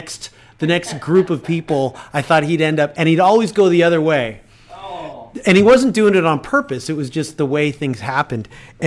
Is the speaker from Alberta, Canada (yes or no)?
no; Toronto, Ontario, Canada; I was like, yeah, we're from Toronto. Toronto, great place.